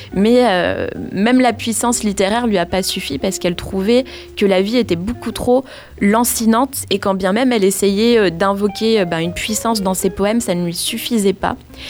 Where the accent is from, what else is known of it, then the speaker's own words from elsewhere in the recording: France; c'est pas comme chez nous en France